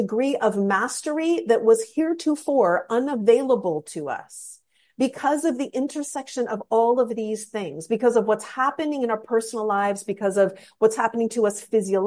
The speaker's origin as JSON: {"language": "English", "town": "Vancouver", "region": "British Columbia", "country": "Canada", "tie": "born or raised there", "said": "my hometown of Vancouver, Canada."}